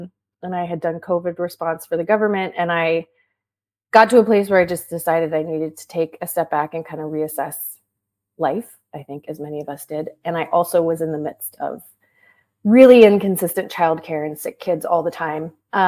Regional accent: California, United States; now in Washington, United States; So I am based in the DC area. I grew up in Southern California. I'm the oldest of five.

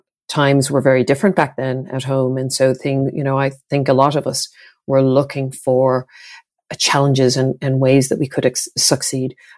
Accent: Greystones, County Wicklow, Ireland; also born or lived in Castlebar; growing up in Greystones, Castlebar, and then in Greystones, surrounded by amazing people

